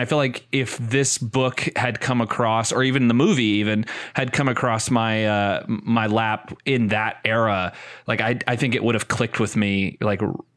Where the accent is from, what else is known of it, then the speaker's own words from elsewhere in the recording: Mississippi, United States; As I mentioned earlier, like, I grew up in Mississippi